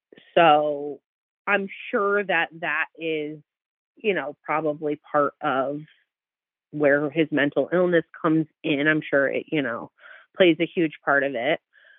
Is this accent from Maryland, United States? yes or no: no; Arizona, United States; born there; So I was born in Arizona.